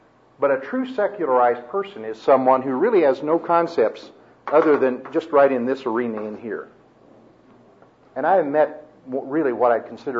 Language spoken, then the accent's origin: English; Kansas, United States; You know, I grew up in Kansas. The fact that anyone would ever get a divorce or consider anything like that was unthinkable in the 50s and 60s